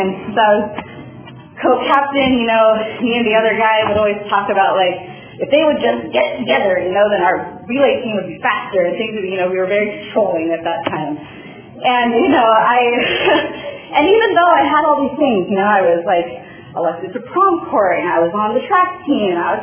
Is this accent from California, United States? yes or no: yes; California, United States; I was coming from California, going to the Midwest.